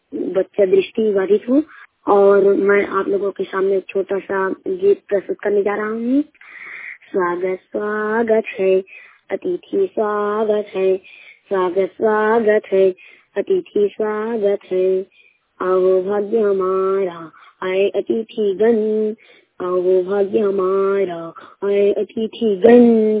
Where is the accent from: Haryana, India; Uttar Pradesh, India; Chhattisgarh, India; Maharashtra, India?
Chhattisgarh, India; कोड़ी माला से बोल रहा हूँ और मेरा जिला राजनांदगांव है